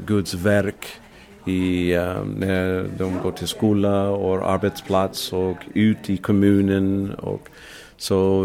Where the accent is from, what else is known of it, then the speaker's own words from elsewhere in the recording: Arizona, United States; Swedish is a second language; Ja, jag växte upp i Arizona. Jag var en cowboy.